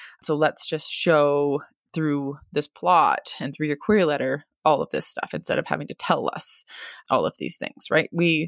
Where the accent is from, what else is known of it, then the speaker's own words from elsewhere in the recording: Germany; also born or lived in United States; I grew up in Germany and the USA, am fully bilingual, but prefer to write in English, the language that I live in most days.